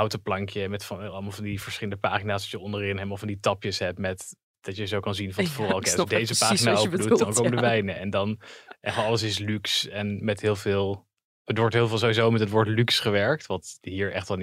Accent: Zutphen, Gelderland, Netherlands; Ja, ik kom uit Zutphen oorspronkelijk.

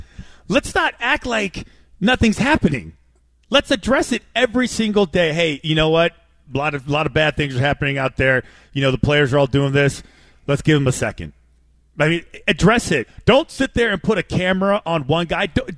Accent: the West, United States; You grew up in the South. I grew up on the West.

